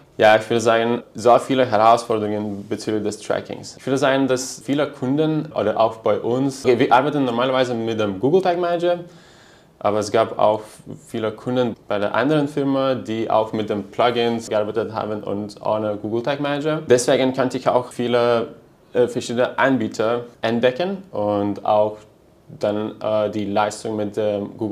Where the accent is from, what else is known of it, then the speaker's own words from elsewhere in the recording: Lithuania; moved away as an adult; Ah, okay. Ich komme ursprünglich aus Litauen.